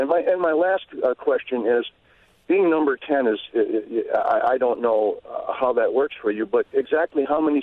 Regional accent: Milwaukee, Wisconsin, United States; moved away as an adult; I am a Wisconsin native and born and raised in Milwaukee for the first 20 years of my life, starting at 1957. I joined the service and moved away and was gone for a number of years, mostly to the West Coast and East Coast.

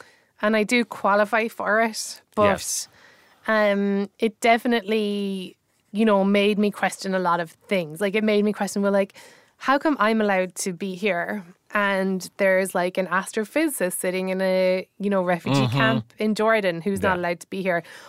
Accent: Ireland; I'm sure it's probably from being Irish

